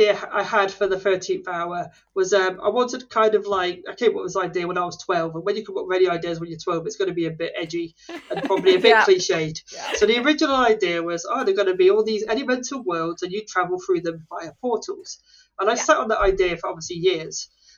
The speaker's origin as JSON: {"language": "English", "country": "United Kingdom", "said": "I'm a British author of the Gaslamp fantasy series, The Cruel Gods."}